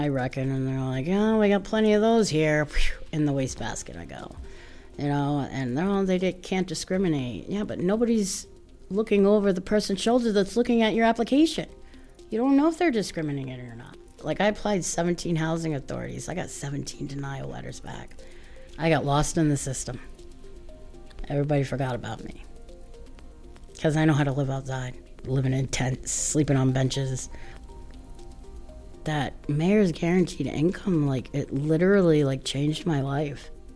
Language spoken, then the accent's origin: English; Honolulu, Hawaii, United States; moved away; You know, I came here from Honolulu, Hawaii, and I became a ward of the state when I was 11